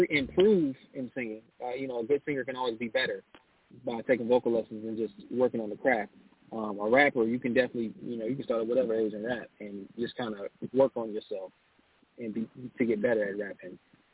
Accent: Detroit, Michigan, United States; I was born in Detroit, man. So I grew up with a very rich history of, you know, rhythm and blues, you know, being that Motown was based there.

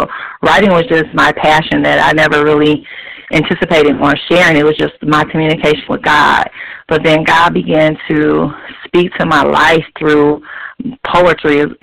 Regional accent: River Rouge, Michigan, United States; yes, I am from Michigan, River Rouge, Michigan. Actually, it's a really small little city outside of Detroit.

